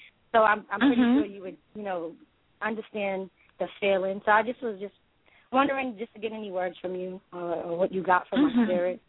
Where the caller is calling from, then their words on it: Boston, Massachusetts, United States; I'm calling from Boston.